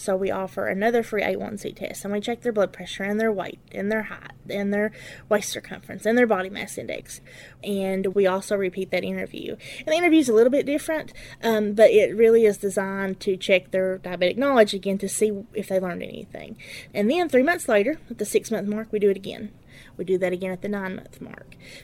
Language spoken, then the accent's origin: English; Letcher County, Kentucky, United States; I'm from Letcher County. Lived in Letcher County my entire life.